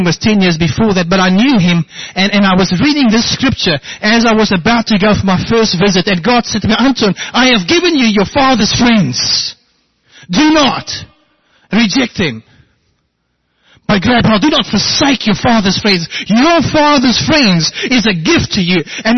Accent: Randburg, Gauteng, South Africa; I grew up in Randburg in Standard 9.

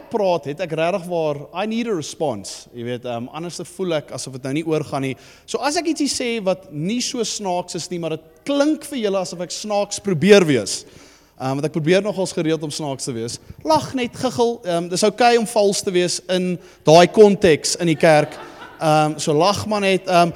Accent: Johannesburg, Gauteng, South Africa; now in Cape Town, South Africa; Ek is eintlik van Johannesburg af. Ek is so 2 jaar terug het ek Kaap toe getrek.

